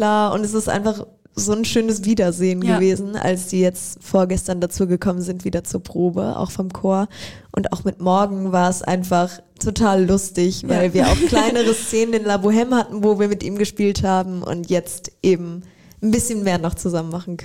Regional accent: Düsseldorf, North Rhine-Westphalia, Germany; born there; weil ich ja gebürtig aus Düsseldorf komme

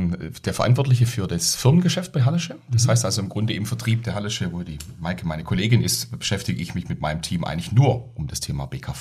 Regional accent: Baden-Württemberg, Germany; weil Lübeck isst man als Schwabe nicht alle Tage.

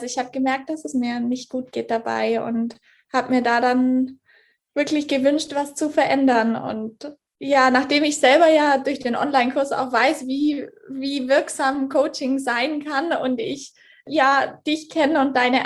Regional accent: Nesselwang, Bavaria, Germany; now in Zurich, Switzerland; lebe sowohl in Deutschland als auch in der Schweiz, also in Deutschland im Allgäu. Bin ja dort aufgewachsen in Nesselwang und bin jetzt vor ein paar Jahren in die Schweiz gezogen, in Zürich und ja, bin aber immer mal wieder, also so ein bisschen am Pendeln an beiden Orten

